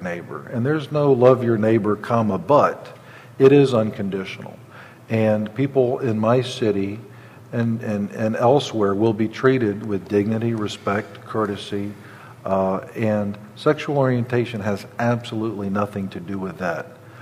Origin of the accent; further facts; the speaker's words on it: St. Petersburg, Florida, United States; I was born and raised in St. Petersburg. I thought I knew. This is my hometown.